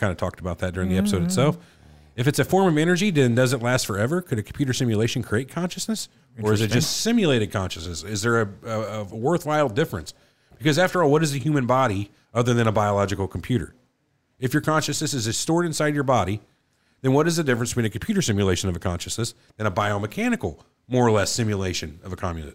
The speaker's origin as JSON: {"language": "English", "region": "England", "country": "United Kingdom", "said": "from England."}